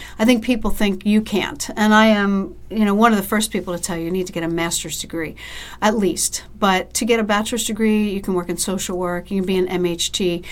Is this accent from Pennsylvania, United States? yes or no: yes; Pennsylvania, United States; now in Florida, United States; No, I'm actually from Pennsylvania.